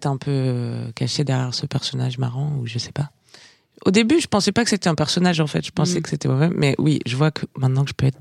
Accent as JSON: {"language": "French", "region": "Auvergne-Rhône-Alpes", "country": "France", "said": "Je viens de l'Ardèche à la base."}